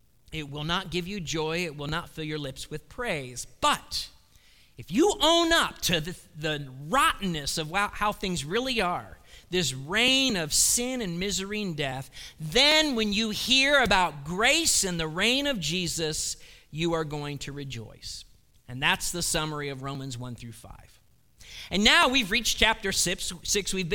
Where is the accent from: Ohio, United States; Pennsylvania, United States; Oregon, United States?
Ohio, United States; Cleveland; born there; Well, I was born in Cleveland, Ohio. And as a result of that, I have many liabilities. First, I am a Browns fan.